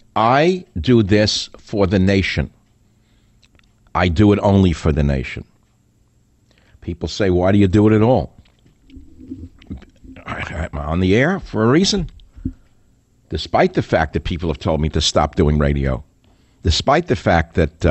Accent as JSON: {"language": "English", "country": "United States", "said": "I think as an American, they're not so wrong."}